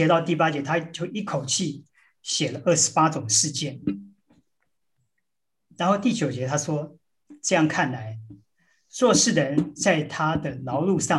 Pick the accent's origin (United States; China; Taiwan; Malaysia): China; 我们中国人也说不是不报，是时候未到